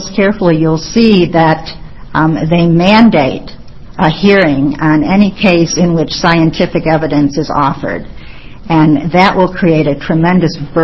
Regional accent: Portland, Oregon, United States; I'm a lawyer from Portland. I've been practicing for 30 years.

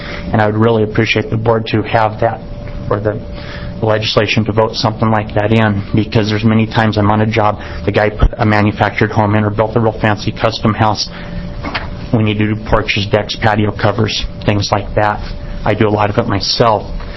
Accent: Pendleton, Oregon, United States; I'm from Pendleton, Oregon.

